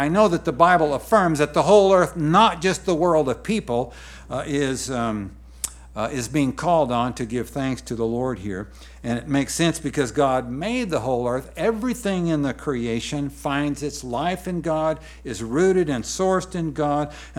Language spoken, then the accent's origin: English; Nebraska, United States; We grew up in Nebraska.